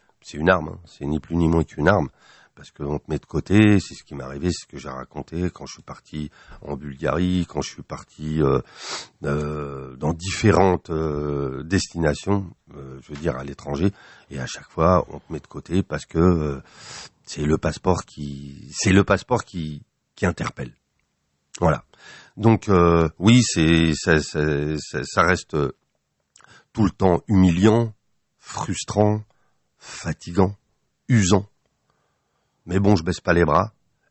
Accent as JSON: {"language": "French", "town": "Paris", "region": "Île-de-France", "country": "France", "tie": "born or raised there", "also_born_or_lived": "Nanterre", "said": "Je suis parisien, quoi. De fait est, c'est que je suis né à Nanterre. À l'époque, les départements de la Seine, c'était 75. Paris. C'était Paris, hein. Donc oui, je suis parisien parce que j'ai arpenté tous les pavés de Paname"}